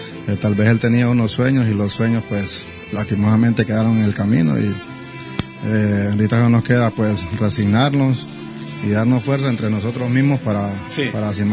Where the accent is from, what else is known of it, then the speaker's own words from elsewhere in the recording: Honduras; todos somos hondureños